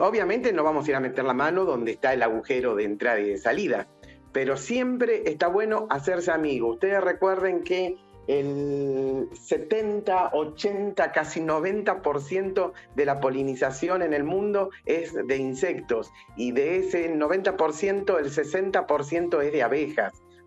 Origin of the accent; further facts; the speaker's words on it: Monte Grande, Buenos Aires Province, Argentina; Nosotros somos de Monte Grande y, por ejemplo, la semana pasada estuvimos sacando un enjambre en Temperley